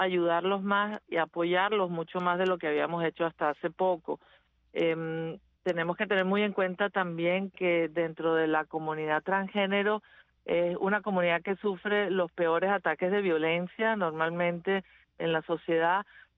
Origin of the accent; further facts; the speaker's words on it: Venezuela; Bueno, mi experiencia creciendo en Venezuela fue que prácticamente yo sabía que no debía salir del closet.